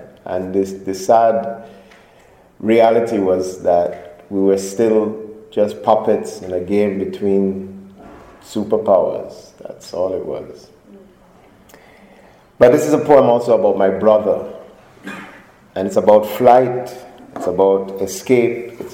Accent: Kingston, Jamaica; I grew up in Kingston, Jamaica in the 1970s

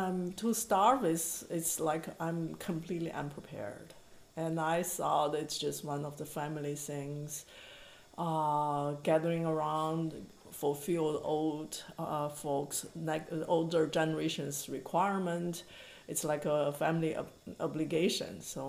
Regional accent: Shaanxi, China; into Shaanxi province where my hometown is

